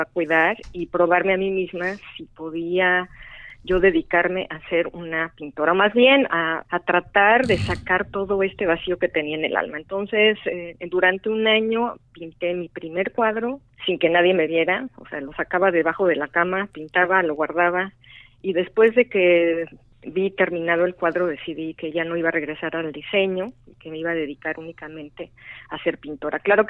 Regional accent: Mexico City, Mexico; born there; yo nací en la Ciudad de México.

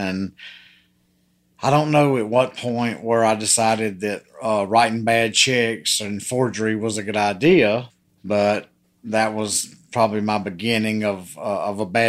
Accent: Alabama, United States; Well, I had a normal childhood. And as in Tuscaloosa, you're raised to be a Alabama fan.

